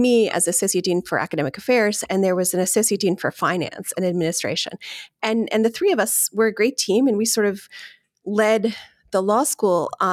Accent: New Jersey, United States; I'm new to this controversy because I grew up in North Jersey and I grew up in this little bubble of Bergen County.

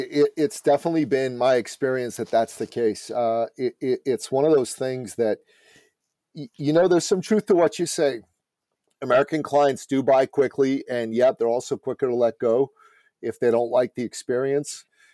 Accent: Canada; I'm Canadian, I live in Canada, I'm proud to be a Canadian

